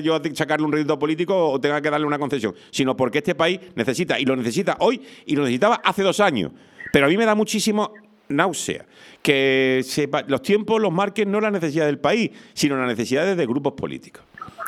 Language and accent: Spanish; Spain; lo que tenemos que apuntar los puntazos somos los españoles